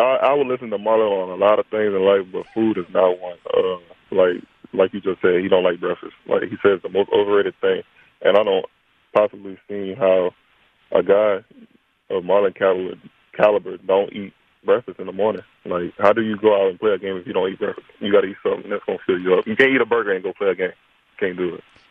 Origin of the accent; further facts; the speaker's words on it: Livonia, United States; The camp is going to be in my hometown, where I grew up at, where I played football at Livonia High School.